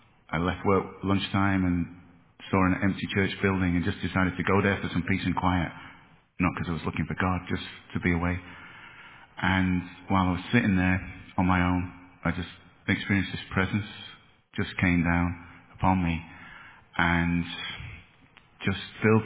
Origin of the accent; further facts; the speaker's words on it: Liverpool, North West England, United Kingdom; So I grew up in Liverpool, in England. Good upbringing, good education, good family.